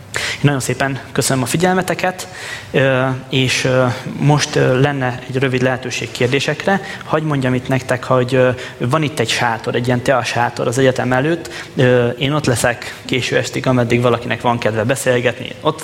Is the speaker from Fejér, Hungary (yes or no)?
no; Kétegyháza, Békés, Hungary; Én faluról származom, két egyház vagyok, az Békés megye